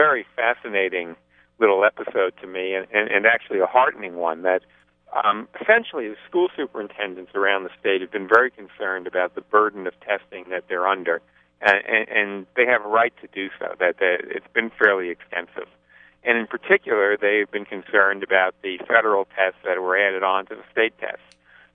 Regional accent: New Jersey, United States; now in Virginia, United States; You know, I grew up in New Jersey.

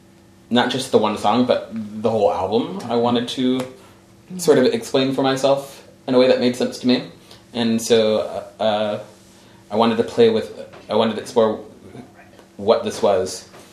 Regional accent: South Boston, Virginia, United States; Yeah, I'm from South Boston, Virginia.

